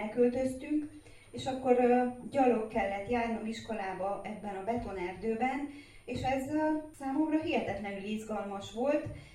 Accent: Cluj-Napoca, Cluj County, Romania; én a Monostoron nőttem fel a 70-es évek második felében

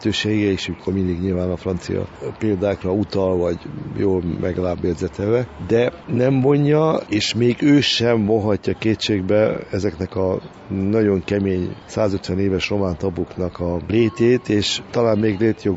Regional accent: Hungary; örülök magyar történészként, mert ő ezt megteheti románként, de egy külföldi, én ugye nem vagyok külföldi

